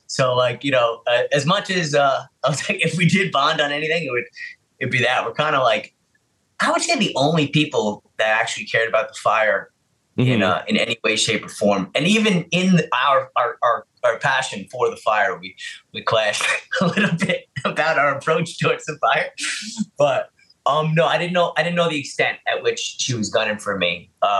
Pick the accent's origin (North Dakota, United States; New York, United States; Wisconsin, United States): New York, United States; Bronx; Like he's from Philly, I'm from the Bronx.